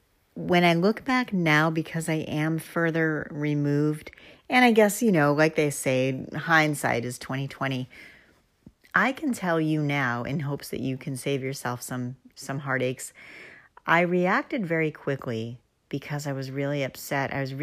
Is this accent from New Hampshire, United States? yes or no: yes; New Hampshire, United States; First of all, I'm from New Hampshire. Don't hate me, but we don't even have sales tax. We're one of those weird states that you don't pay sales tax on anything.